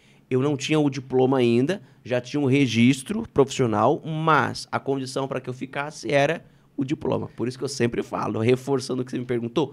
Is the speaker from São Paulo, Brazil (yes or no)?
yes; Araçatuba, São Paulo, Brazil; Eu sou de Araçatuba.